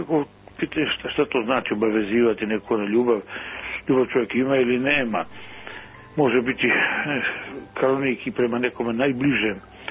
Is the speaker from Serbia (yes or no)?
no; Montenegro; pogotovo to se zna za vrijeme ratova kod nas u Crnoj Gori, da su žene koje su išle za vojskom, nosile hranu, prebijele ranjenike